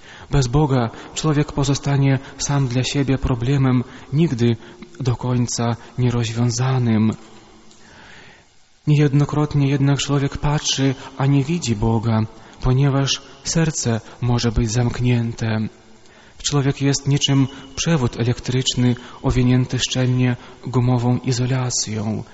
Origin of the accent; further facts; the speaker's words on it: Lentupy, Grodno Region, Belarus; now in Poland; Jestem urodzony i wychowany na Białorusi. Moja rodzinna miejscowość znajduje się przy granicy z Litwą, 80 km od Wilna, nazywa się Lentupy.